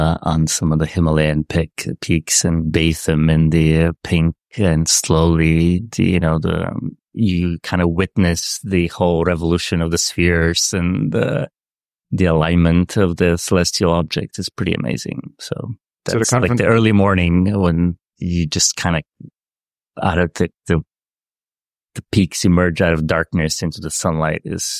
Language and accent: English; Sofia, Sofia City, Bulgaria; I grew up in Sofia in Bulgaria, and we have a mountain right up above the city